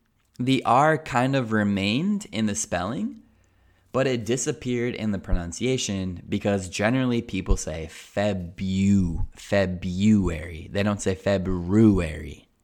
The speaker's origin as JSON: {"language": "English", "region": "Colorado", "country": "United States", "lives_now": "Spain", "said": "I'm from Colorado, which is a cold place in general."}